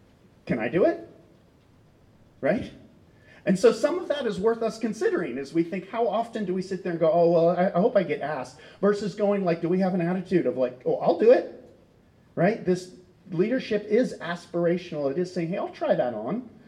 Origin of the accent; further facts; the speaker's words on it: United States; But then I thought, I'm an American.